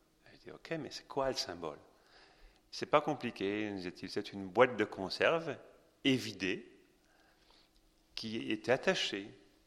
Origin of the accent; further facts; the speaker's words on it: Besançon, Bourgogne-Franche-Comté, France; je suis français, je viens de Besançon